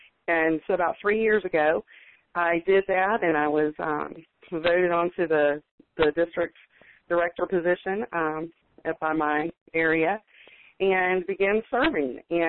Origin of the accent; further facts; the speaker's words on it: Tampa, Florida, United States; I am from the Tampa Bay area and started homeschooling about 13 years ago.